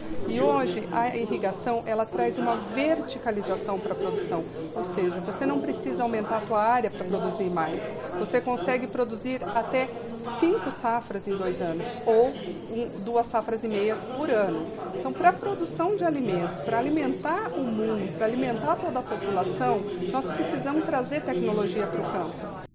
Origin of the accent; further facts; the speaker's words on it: São Paulo, Brazil; Venho de uma região do estado de São Paulo que há 30 anos atrás não tinha irrigação como uma ferramenta de verticalização.